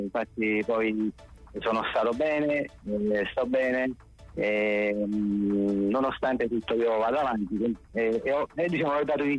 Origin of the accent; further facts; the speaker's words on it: Monte di Procida, Campania, Italy; Io sono di Monte di Procida, mi considero comunque un cittadino flegreo, quindi è un progetto che proviene dall'amore che provo per questa terra